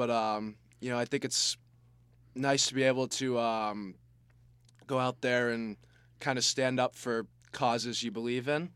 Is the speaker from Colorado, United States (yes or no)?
no; Kennebunk, Maine, United States; Kennebunk area, southern Maine.